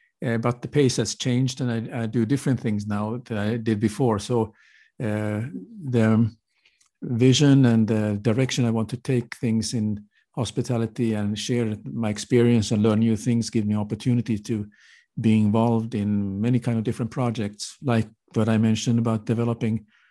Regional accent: Helsinki, Uusimaa, Finland; English is a second language; Yes, well, I'm from Helsinki, Finland

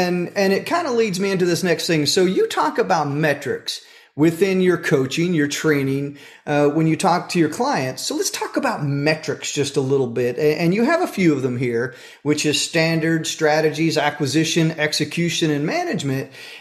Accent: the South, United States; But, you know, I grew up in the South

